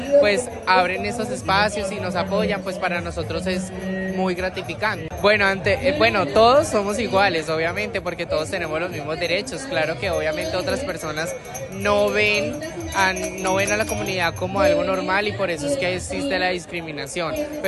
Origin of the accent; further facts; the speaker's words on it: Villavicencio, Meta, Colombia; Bueno, yo vengo de Villavicencio y para mí estoy súper sorprendida porque en Villavicencio no se ve esta magnitud